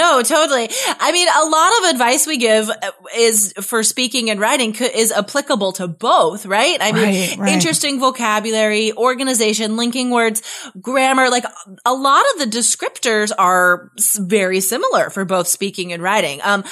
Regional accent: Carson City, Nevada, United States; moved away as an adult; also born or lived in Spain; My hometown, I'm from Carson City, Nevada, and it's, you know, it's not the super most awesome town.

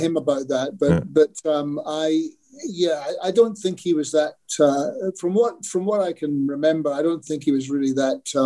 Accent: Australia; "Hey, where are you boys all from?" We said, "We're from Australia."

